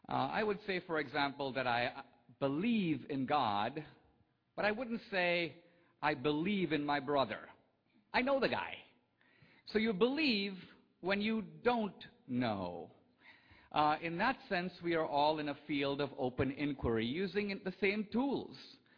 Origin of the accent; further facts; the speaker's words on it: Mumbai, Maharashtra, India; I come from Bombay, India. My family is from a part of India called Goa. I was born Christian.